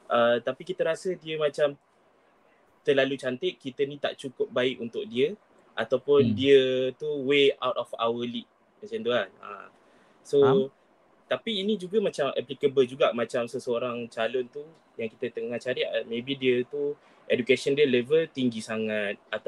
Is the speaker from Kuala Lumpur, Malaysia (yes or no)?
yes; Kuala Lumpur, Malaysia; now in Pasir Tumbuh, Malaysia; Saya asal di Kuala Lumpur.